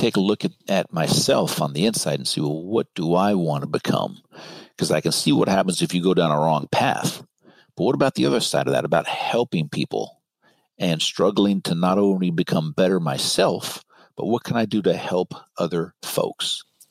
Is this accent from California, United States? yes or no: yes; California, United States; And I grew up in Marin. We crossed the bridge all the time.